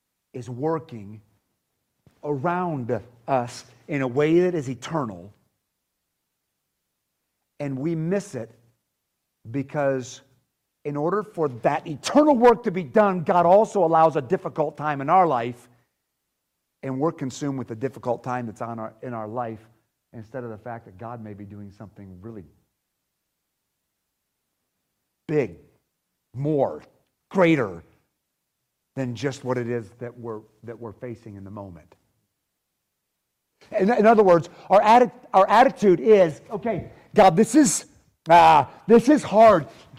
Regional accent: Nashville, Tennessee, United States; So I'm from Nashville.

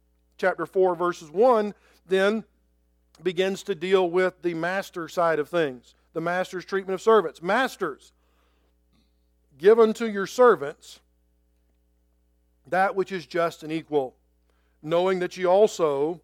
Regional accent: Georgia, United States; Where are you from? I'm from Georgia.

